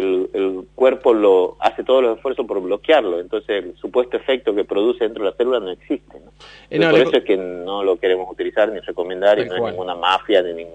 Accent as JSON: {"language": "Spanish", "country": "Argentina", "said": "como argentinos"}